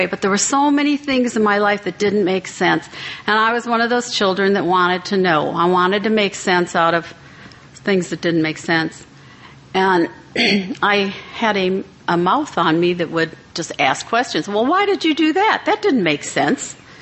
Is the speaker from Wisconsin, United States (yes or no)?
yes; Wisconsin, United States; I was born in Wisconsin and raised in a small town on Lake Michigan.